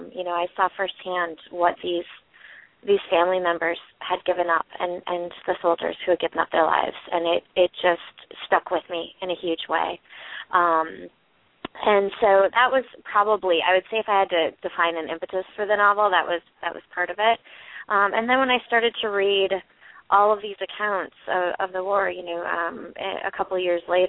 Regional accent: Michigan, United States; now in Whitewater, United States; and I am from from Upper Peninsula of Michigan originally and now live in Wisconsin, and I teach at the University of Wisconsin-Whitewater there.

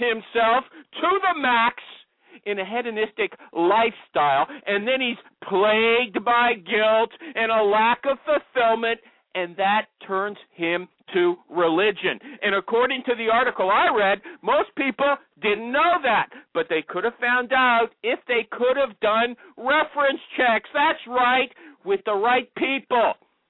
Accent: Canada; I'm Canadian. I'm a different religion than you guys.

